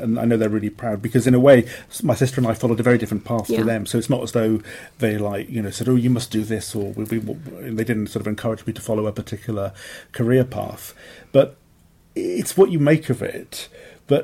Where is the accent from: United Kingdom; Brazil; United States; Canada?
United Kingdom; Wales; people say to me I don't sound as though I'm from South Wales. So it's sort of funny that I've somehow escaped an accent, and yet my own children have one